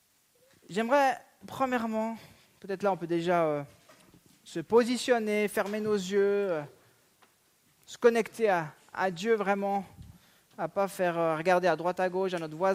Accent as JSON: {"language": "French", "country": "Switzerland", "said": "Je suis suisse."}